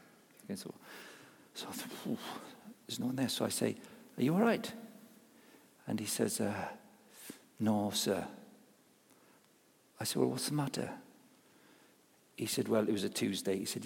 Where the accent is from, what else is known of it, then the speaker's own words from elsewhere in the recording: Wales, United Kingdom; I remembered many years ago growing up in South Wales, sort of industrial South Wales.